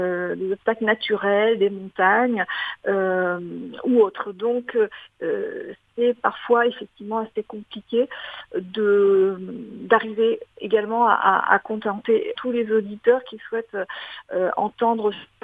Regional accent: Poitiers, Nouvelle-Aquitaine, France; J'ai grandi avec les radios libres que j'écoutais à l'époque à Poitiers, puisque je suis originaire de Poitiers

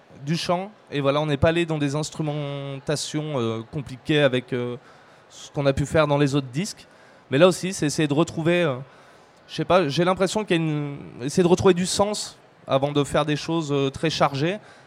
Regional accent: Saint-Julien-Molin-Molette, Auvergne-Rhône-Alpes, France; Voilà, on vient de Saint-Julien-Molin-Molette. Vous connaissez Saint-Julien-Molin-Molette? Il y a bien que dans la Loire qu'on connaît Saint-Julien-Molin-Molette.

